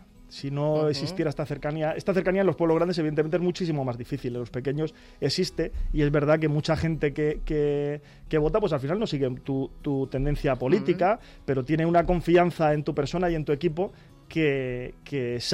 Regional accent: Torrelaguna, Community of Madrid, Spain; Yo soy de Torrelaguna.

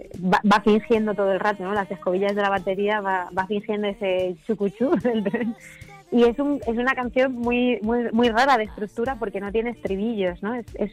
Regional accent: Albacete, Castilla-La Mancha, Spain; siendo albaceteña, eso te lo tienes que aprender sí o sí

